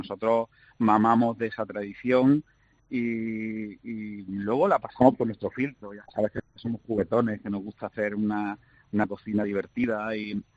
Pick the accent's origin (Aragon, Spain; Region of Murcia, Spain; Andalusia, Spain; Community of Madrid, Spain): Andalusia, Spain; Córdoba; también para el sur y para Córdoba, que siempre nos tenían un poco olvidados.